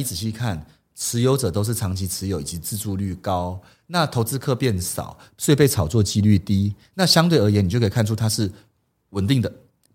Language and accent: Chinese; Tainan, Taiwan; 我的家乡，我讲我家乡不会被骂、我是在台南出生的，